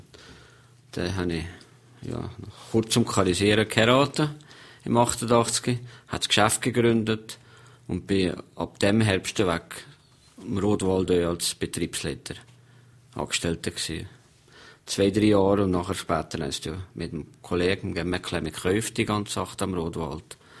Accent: Valais, Switzerland; Die bist als Walliser so gerne gesehen gewesen.

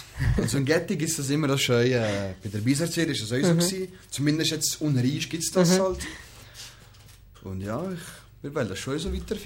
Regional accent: Valais, Switzerland; accent: Walliser German; first language Croatian; German is a second language; eigentlich am wohlsten fühle ich mich halt schon im Walliser Dialekt. Oder aber auf Kroatisch, in meiner Muttersprache

